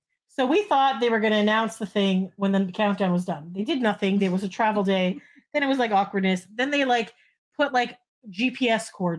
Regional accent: Canada; We're Canadian, so this was MTV.

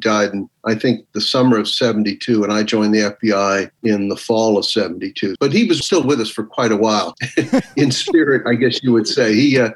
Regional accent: Florida, United States; I got transferred back to my hometown in Florida.

